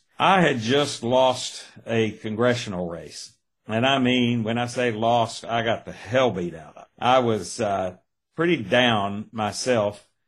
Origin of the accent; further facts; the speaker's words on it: Ringgold, Georgia, United States; Well, I grew up in around Ringgold, Georgia. I grew up in a little smaller town, actually, in Catoosa County, Georgia. That's northwest Georgia, just south of Chattanooga, Tennessee.